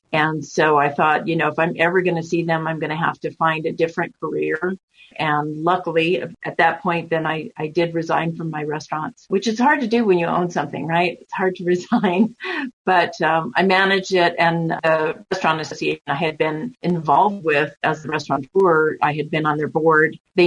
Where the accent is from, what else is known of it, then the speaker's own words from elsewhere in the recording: Albuquerque, New Mexico, United States; also born or lived in Santa Fe / Las Cruces; So I was born in Santa Fe, raised in Albuquerque. I had restaurants in Las Cruces for 20 years